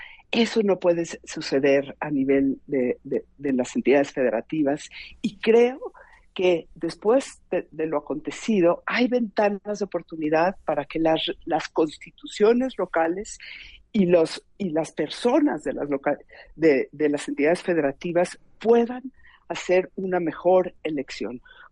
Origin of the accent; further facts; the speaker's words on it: Mexico; es dolorosísimo verlo en mi país, digamos. Es mucho, muy doloroso verlo en México.